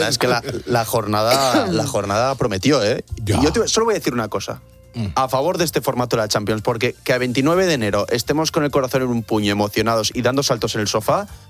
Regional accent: Barcelona, Catalonia, Spain; el día más feliz de mi infancia fue cuando nevó en Barcelona

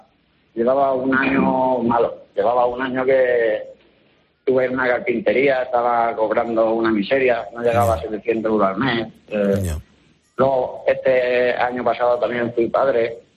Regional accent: Sax, Valencian Community, Spain; Yo soy de Sax, pero estoy en otro pueblo trabajando.

